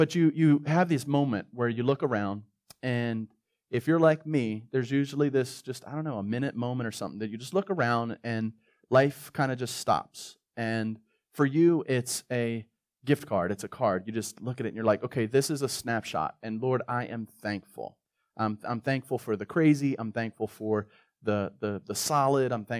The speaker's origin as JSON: {"language": "English", "town": "Baltimore", "region": "Maryland", "country": "United States", "tie": "born or raised there", "said": "And I grew up in poverty in Baltimore, and so I knew what poverty looked like, felt like, and lived."}